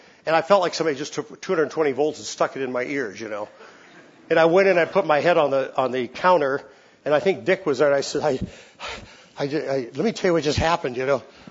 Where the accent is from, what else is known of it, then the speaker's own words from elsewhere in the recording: California, United States; I'm from California where men are men and women are too, you know.